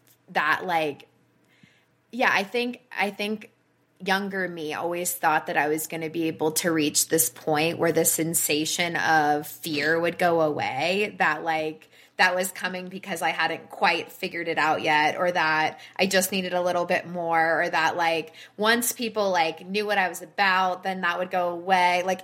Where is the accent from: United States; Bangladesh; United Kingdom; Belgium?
United States; Florida; Like, I think back to I was raised in Florida